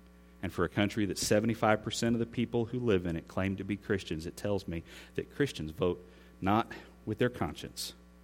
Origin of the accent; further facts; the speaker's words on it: United States; the right and the privilege I have as an American to have a voice in my government